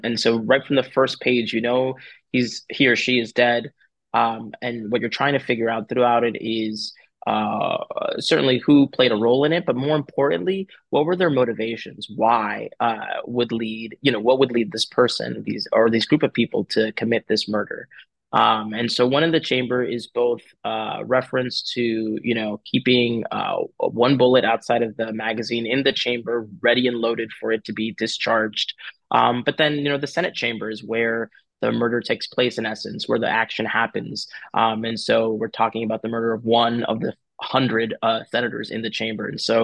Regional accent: Miami, Florida, United States; So I grew up in Miami, Florida. I'm a first generation American to parents who are immigrants from Ecuador and the Dominican Republic, respectively.

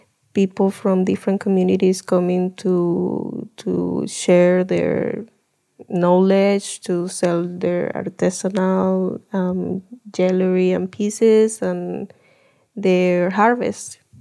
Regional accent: Venezuela; My tribe, we say they are the guardians of the medicine called Jopo. But ayahuasca wasn't really the medicine of the community of the Venezuelan Amazon.

